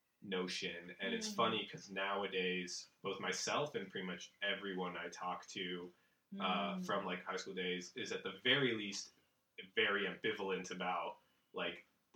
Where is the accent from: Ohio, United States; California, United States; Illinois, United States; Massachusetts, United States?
California, United States; Palo Alto; So I grew up in Palo Alto, went to, you know, Pali High, which is right across from Stanford.